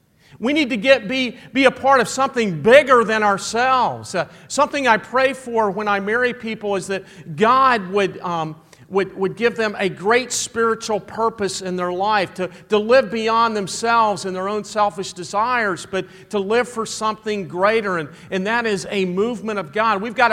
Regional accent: Southern United States, United States; I grew up in the South, and I love the blues.

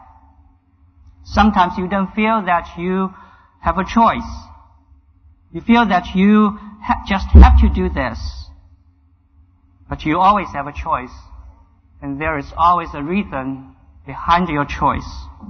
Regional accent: China; English is a second language; moved away; My life journey starts from a small and thriving city in China. I was born in China. I grew up in China, and I was trained to be a typical Chinese of my time. It means I was an atheist.

